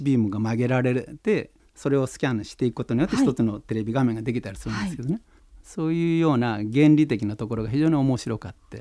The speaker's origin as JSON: {"language": "Japanese", "town": "Katsuura", "region": "Tokushima", "country": "Japan", "tie": "born or raised there", "said": "私は徳島県勝浦町生稲村の生まれということです。私はまあ田舎で育ったわけですけど、はい、まあ、親が戦後徳島に帰って生まれたわけで、その意味ではまさに団塊の世代の子ではあるんですけどね。田舎育ちですから、"}